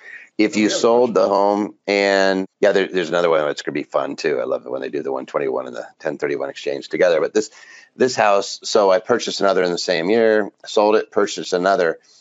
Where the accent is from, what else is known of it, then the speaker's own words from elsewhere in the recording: Philadelphia, Pennsylvania, United States; I'm from Philly, you know, flying high taxes